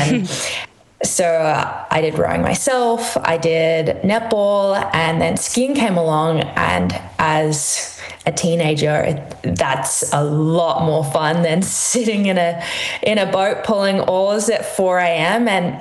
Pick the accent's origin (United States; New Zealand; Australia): Australia; Brisbane, Queensland; So I grew up in Brisbane, which is in the state of Queensland.